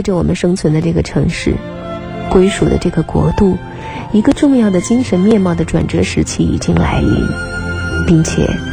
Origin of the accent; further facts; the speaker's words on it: China; 有一个共同的称谓把我们连在了一起，我们都是中国人。